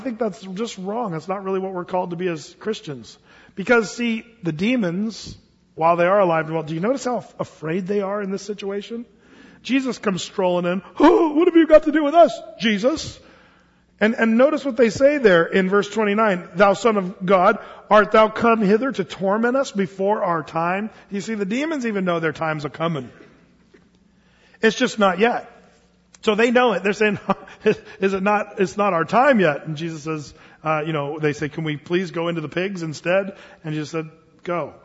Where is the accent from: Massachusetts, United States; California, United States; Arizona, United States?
California, United States; born there; I was born in California